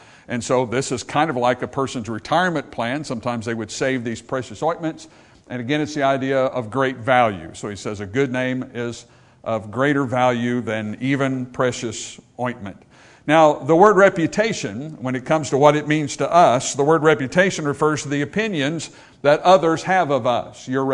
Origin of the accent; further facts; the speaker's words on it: United States; to me, it was embarrassing as an American to think that all of this was being played out in front of all these other nations of the world on television.